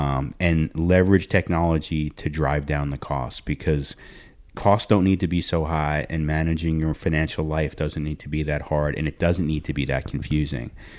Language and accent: English; New York, United States; now in Charlotte, United States; I've lived in Charlotte since 2002. I grew up in New York.